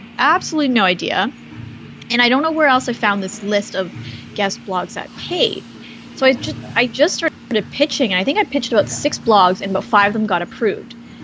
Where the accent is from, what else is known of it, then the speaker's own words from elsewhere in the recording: Canada; moved away as an adult; now in United States; I'm actually originally from Canada and my husband's from the US, and we made the decision to move to the US.